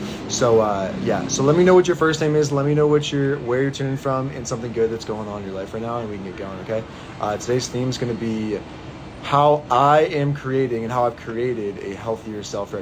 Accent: Pittsburgh, Pennsylvania, United States; I'm from Pittsburgh.

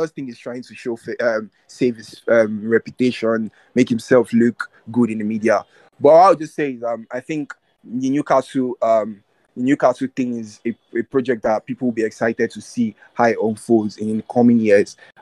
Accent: Nigeria; as my Nigerian assets, we say it.

